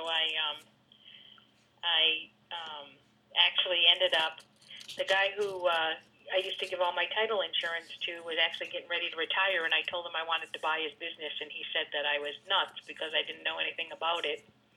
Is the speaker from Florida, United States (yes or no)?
yes; Miami, Florida, United States; also born or lived in Albany; I'm originally from Miami, Florida, and father was a professor at the University of Miami.